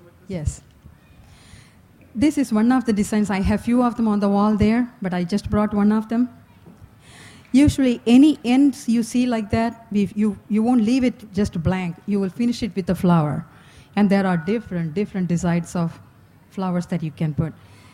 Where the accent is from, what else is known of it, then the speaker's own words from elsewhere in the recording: South India, India; In South India, I'm from South